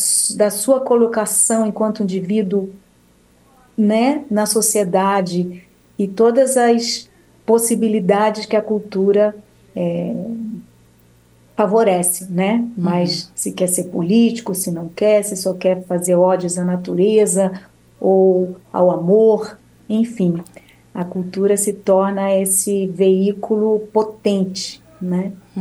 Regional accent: Brazil; que nascemos no Brasil e temos um grande orgulho de dizer ao mundo que somos brasileiros

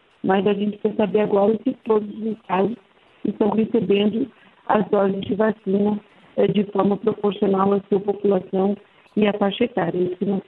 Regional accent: Brazil; Mas nós também, como brasileiros, precisamos fazer a nossa parte, né?

